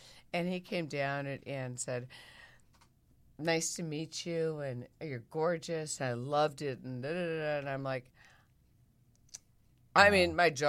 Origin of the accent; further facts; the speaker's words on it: Midwest, United States; And I'm from the Midwest. What do you do when it's cold? You play backgammon cards.